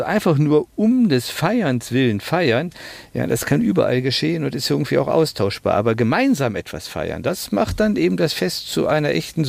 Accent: Düsseldorf, North Rhine-Westphalia, Germany; bei mir persönlich so Kindheitserinnerungen geweckt hat an das jährliche Schützenfest in Düsseldorf-Benrath, wo ich groß geworden bin.

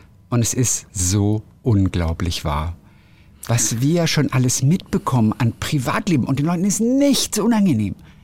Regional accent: Niebüll, Schleswig-Holstein, Germany; So spricht man in Niebel, auf dem Festland, wo ich herkomme, zum Beispiel das Bökingharder Friesisch.

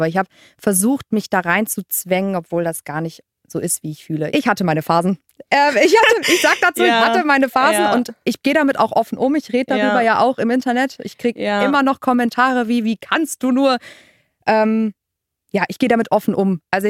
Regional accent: Bonn, North Rhine-Westphalia, Germany; Ich bin ja in einer kleineren Stadt, ich bin in Bonn groß geworden.

